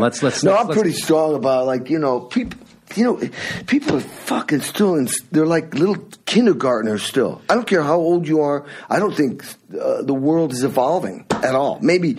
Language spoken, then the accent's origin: English; Stockbridge, Massachusetts, United States; So my mom grew up in the Bronx because I grew up in Exit 2, which we were talking about, in Stockbridge. For some reason, I adapted that New York thing.